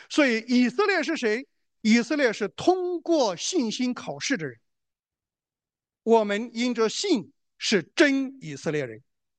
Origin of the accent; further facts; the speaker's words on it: China; 烧香很容易，我们中国人拜偶像都是口头上说的